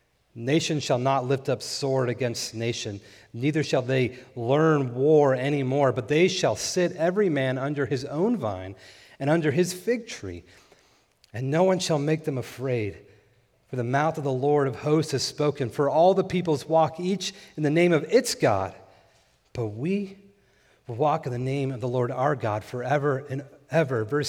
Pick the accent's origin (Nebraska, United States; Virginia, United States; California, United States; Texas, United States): California, United States; Growing up in California, my family and I would often take road trips, and we lived in the high desert of California